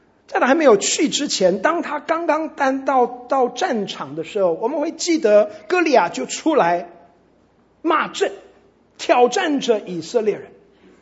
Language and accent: Chinese; United States; Chinese is a second language; 因为我是外国人，好，美国人呢